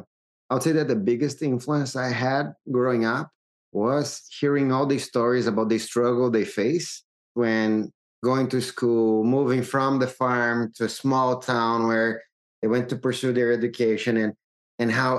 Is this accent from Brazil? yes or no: yes; Brazil; English is a second language; like I'm originally from Brazil and like come from a modest family.